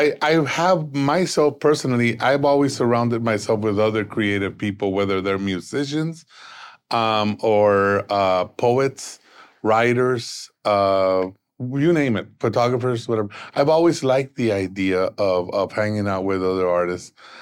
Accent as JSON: {"language": "English", "town": "Brownsville", "region": "Texas", "country": "United States", "said": "You know, I'm from Brownsville, Texas."}